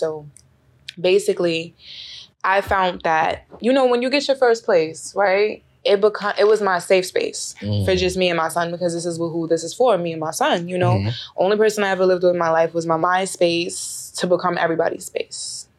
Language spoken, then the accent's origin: English; Queens, New York, United States; And then I'm from Queens, so I'm moving back in Queens.